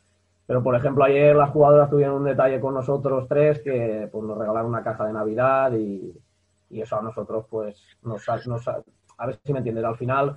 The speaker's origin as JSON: {"language": "Spanish", "town": "Villar", "region": "Valencian Community", "country": "Spain", "said": "Somos de un pueblo, no sé si conocerás la zona de Alicante, somos de Villar."}